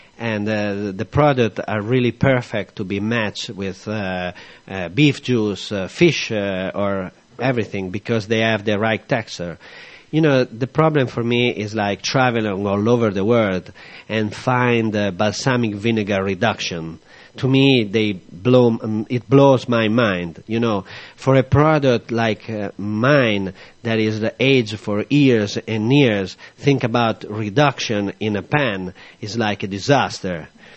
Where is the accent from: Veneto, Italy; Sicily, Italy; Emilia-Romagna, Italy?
Emilia-Romagna, Italy; Modena; I'm from Modena